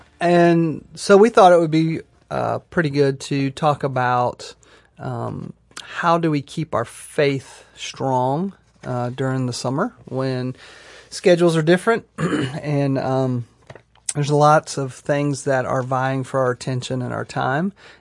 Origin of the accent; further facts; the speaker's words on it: Myrtle Beach, South Carolina, United States; You know, I can remember growing up in Myrtle Beach, and Memorial Day to Labor Day was, you know, that was kind of the summer.